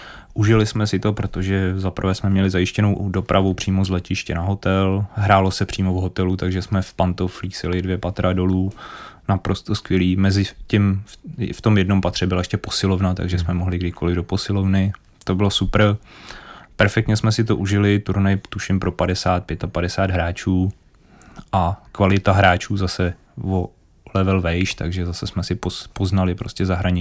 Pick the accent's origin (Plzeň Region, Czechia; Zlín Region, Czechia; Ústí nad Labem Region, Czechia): Plzeň Region, Czechia; Plzeň; protože oba dva jsme z Plzně